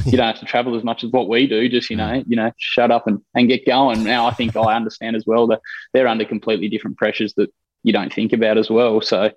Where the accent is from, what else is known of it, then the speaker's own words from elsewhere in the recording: Australia; as an Australian public